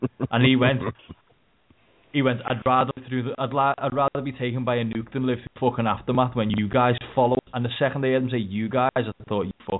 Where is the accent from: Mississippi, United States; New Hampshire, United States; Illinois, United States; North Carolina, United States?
Mississippi, United States; Because I'm from Mississippi.